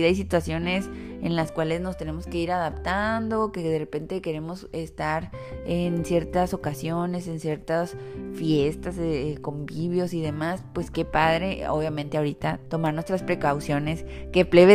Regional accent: Mazatlán, Sinaloa, Mexico; Por mi niñez aquí en Mazatlán.

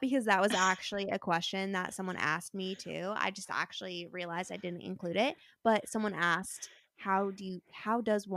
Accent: Arizona, United States; So I feel like I have like some connection with him because I am also from Arizona.

